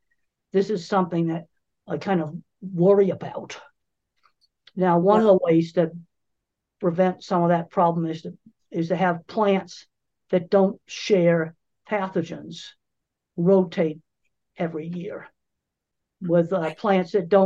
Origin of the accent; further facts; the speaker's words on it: Boston, Massachusetts, United States; I grew up in Boston, Massachusetts area